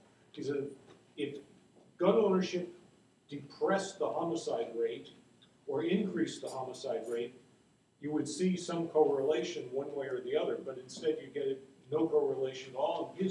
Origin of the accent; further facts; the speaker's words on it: Arizona, United States; I come from Arizona, where we're content with like a dozen.